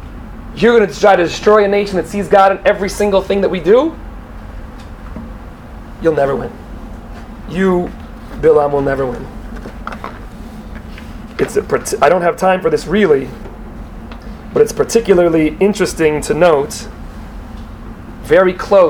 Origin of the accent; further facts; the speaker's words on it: Silver Spring, Maryland, United States; I came from Silver Spring, a small neighborhood called Woodside